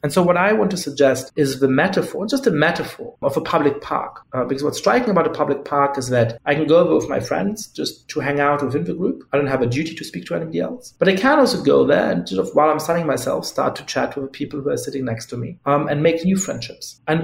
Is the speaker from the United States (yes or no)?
no; Germany; I grew up in Germany as part of a Jewish family.